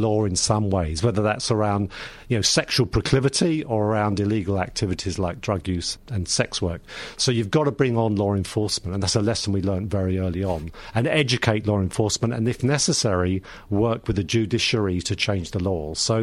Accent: Ireland; now in Australia; and I'm very proud to be here and proud to be an Australian citizen, as I am now Irish and Australian.

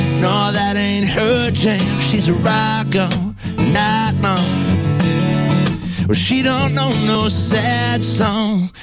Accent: Australia; I guess as an Australian country artist, that's kind of the goal to win one of those golden guitars.

